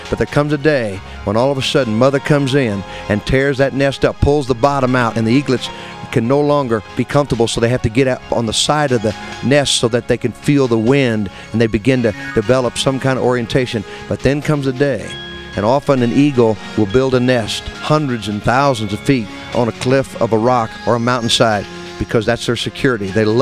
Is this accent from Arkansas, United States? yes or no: no; Alabama, United States; because I am from Alabama and I love Alabama.